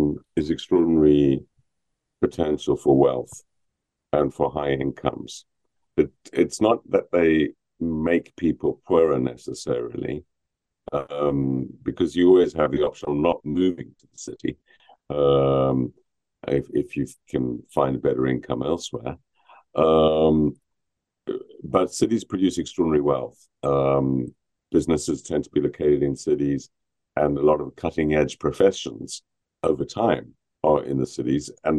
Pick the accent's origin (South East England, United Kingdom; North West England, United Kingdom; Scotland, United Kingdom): South East England, United Kingdom; Oxford; but you see it in my hometown, Oxford, people sleeping on the streets.